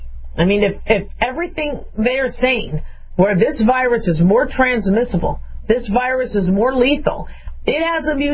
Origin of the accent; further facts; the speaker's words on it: California, United States; born there; now in Nevada, United States; though I live in Nevada, I still consider myself part Californian because you just can't shed your roots. I was born in California.